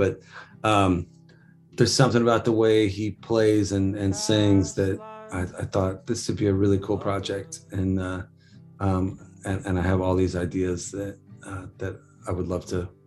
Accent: Texas, United States; I was like, yeah, I'm not Jamaican, I'm Texan.

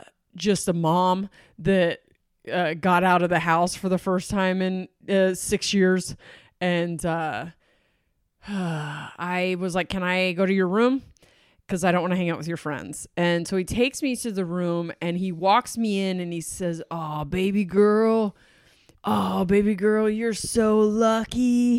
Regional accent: Delaware, United States; I'm from Delaware. People in Delaware know.

